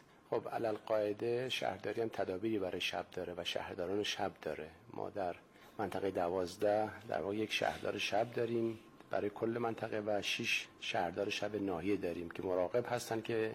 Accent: Hamadan, Iran; خب من در واقع به نوعی تربیت شده و بزرگ شده شهر همدان هستم. شهر تاریخی، پایتخت تاریخ و تمدن ایران زمین، همدان 7000 ساله است.

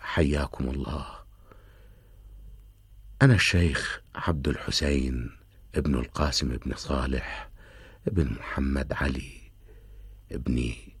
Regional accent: Hilla, Babil, Iraq; moved away; also born or lived in Najaf; ولدت في الحلة عام 1300 لهجرة

